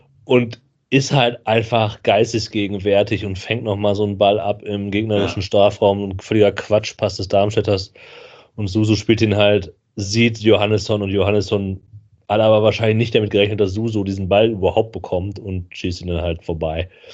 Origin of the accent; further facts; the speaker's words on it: Düsseldorf, North Rhine-Westphalia, Germany; dass man als Düsseldorfer halt weiß, wie safe er durchweg gewesen wäre.